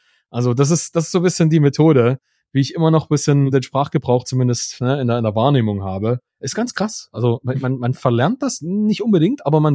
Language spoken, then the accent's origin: German; Dresden, Saxony, Germany; Also ich komme aus Dresden ursprünglich.